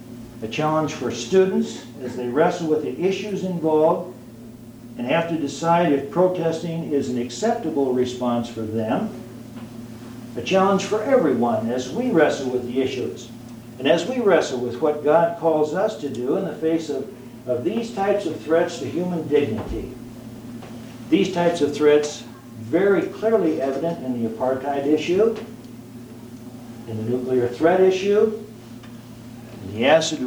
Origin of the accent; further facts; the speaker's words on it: Dolly, Iowa, United States; Campus pastor Barbara Lundblad, who grew up in my hometown of Dolly, Iowa.